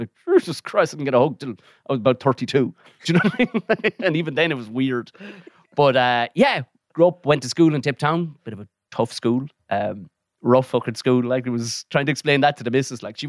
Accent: Glen of Aherlow, Tipperary, Ireland; The Glen of Aherlow is the name of it. So it would be the main road between Limerick and Waterford.

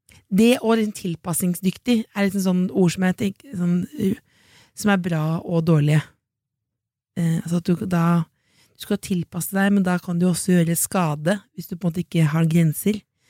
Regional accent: Jessheim, Akershus, Norway; husker liksom hjemme på Jessheim

